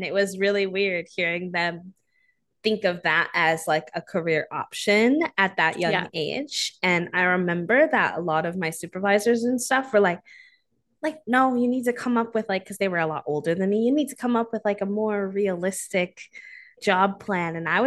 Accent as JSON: {"language": "English", "region": "Wisconsin", "country": "United States", "tie": "born or raised there", "said": "it wasn't safe to really go out about in my hometown, both like, because it's not a very friendly place for queer people to live in like rural northern Wisconsin"}